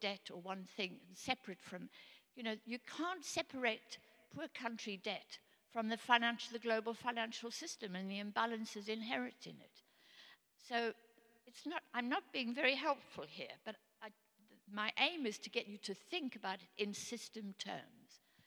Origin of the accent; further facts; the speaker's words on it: South Africa; born there; As you know, I was born in South Africa, and I watch.